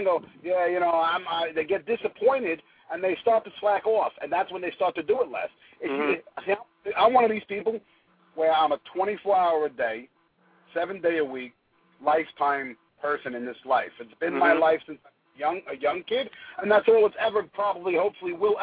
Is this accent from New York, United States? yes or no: yes; Bronx, New York, United States; Growing up in the Bronx, you just, you know, you find your way through life, you know.